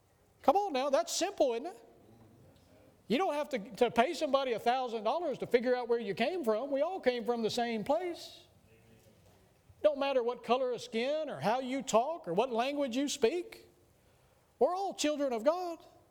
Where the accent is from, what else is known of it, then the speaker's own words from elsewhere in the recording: Texas, United States; I am proud to be Texan. And every chance I get, I let everybody know I'm from Texas, that big things come from Texas, that we do it better in Texas.